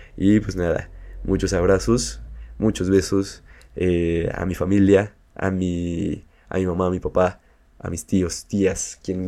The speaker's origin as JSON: {"language": "Spanish", "country": "Mexico", "said": "el valor de lo que podemos hacer como mexicanos al momento de hacer un platillo"}